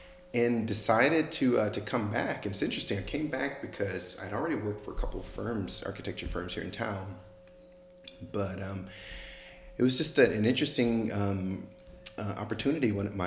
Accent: Dallas, Texas, United States; now in Tallahassee, United States; Well, I'm from Dallas originally, and I came first in the late 90s

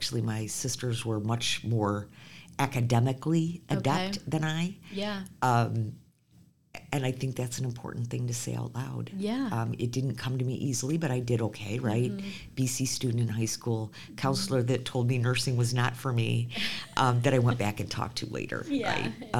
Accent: Farmington, Michigan, United States; also born or lived in Flint, United States; I was born in Flint, Michigan. Stayed there until I was seven and then moved. My dad got transferred and we moved to Farmington.

